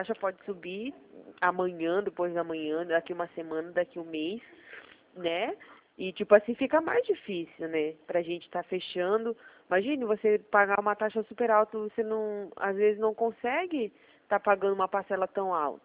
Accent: Pará, Brazil; Ah, é? Eu sou do Pará.

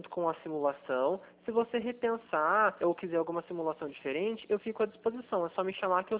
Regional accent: Cornélio Procópio, Paraná, Brazil; eu sou de Cornélio Procópio, no Paraná, próximo a Londrina

